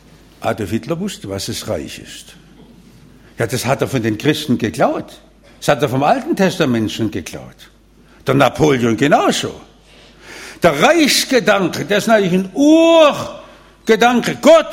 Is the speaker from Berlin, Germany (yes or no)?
no; Stuttgart, Baden-Württemberg, Germany; Wisst ihr, ich komme ja aus Stuttgart und ihr meint immer, Stuttgart sei eine fromme Stadt.